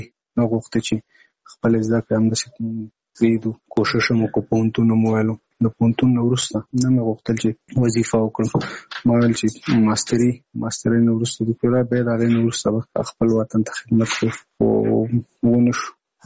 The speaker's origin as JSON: {"language": "Pashto", "region": "Nangarhar", "country": "Afghanistan", "lives_now": "Kabul, Afghanistan", "said": "زموږ کور په ننګرهار کې دی، زه په کابل کې یم دلته"}